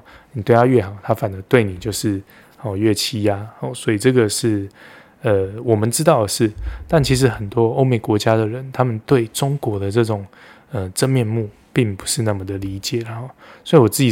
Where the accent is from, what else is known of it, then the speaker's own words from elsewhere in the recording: Taiwan; 以我们台湾人的角度，以我们对这个中国的认知